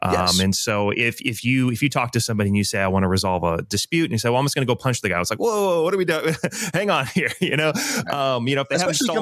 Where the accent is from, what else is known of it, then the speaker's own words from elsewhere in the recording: Austin, Texas, United States; You know, I'm from Texas, so you can imagine how that goes.